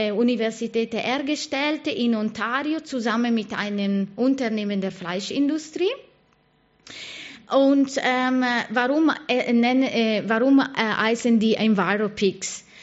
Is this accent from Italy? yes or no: yes; Italy; ist ein Italiener, der interessanterweise aus meiner Heimatstadt kommt.